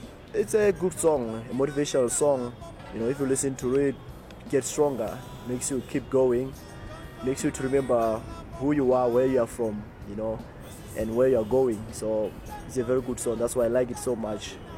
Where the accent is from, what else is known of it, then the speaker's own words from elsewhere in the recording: Lesotho; I'm a sprinter from Lesotho.